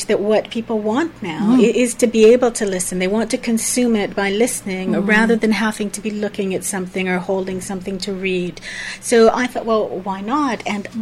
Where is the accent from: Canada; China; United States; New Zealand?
Canada; moved away; Well, I came over from Canada far too long ago for me to want to mention.